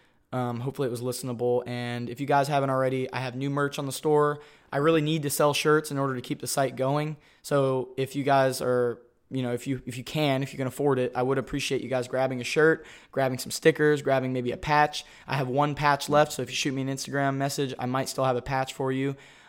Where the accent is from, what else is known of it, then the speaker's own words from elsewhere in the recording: United States; I'm proud to say I'm an American, and I still say I'm proud to be an American